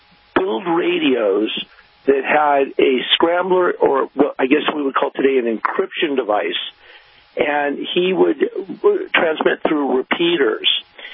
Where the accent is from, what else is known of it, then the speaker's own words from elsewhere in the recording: Malibu, California, United States; Back pre-cell phone, I grew up in Malibu.